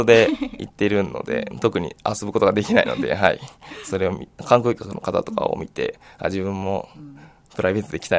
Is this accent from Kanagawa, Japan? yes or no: yes; Hiratsuka, Kanagawa, Japan; also born or lived in Shiga / Odawara; 生まれは滋賀県の方でして、で、5歳ぐらいまでは小田原に住んでたんですけども、それからずっと平塚の方に住んでます。